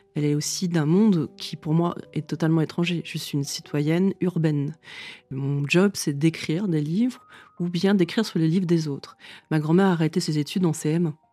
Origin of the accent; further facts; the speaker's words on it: France; Moi, je suis française aussi parce que je dirais que ma patrie, ma place, ma maison, c'est le français. Sinon, je suis une étrangère sur beaucoup de plans. J'ai l'air d'une étrangère, j'ai des origines étrangères.